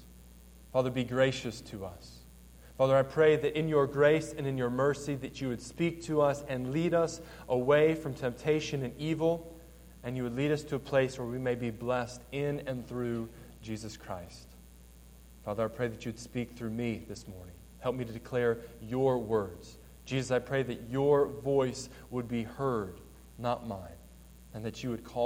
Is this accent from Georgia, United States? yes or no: no; Mendon, Michigan, United States; halfway in between those two cities was my town, Mendon, Michigan, there on the banks of the St. Joseph